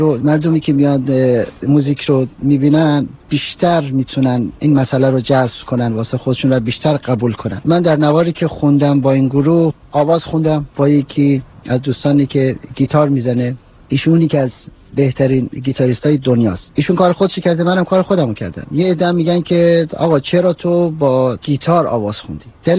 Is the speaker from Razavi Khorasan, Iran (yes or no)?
yes; Mashhad, Razavi Khorasan, Iran; در سال 1331 در شهر مشهد به دنیا آمدم و در خانواده‌ای که با هنر منوس بودن بزرگ شدم.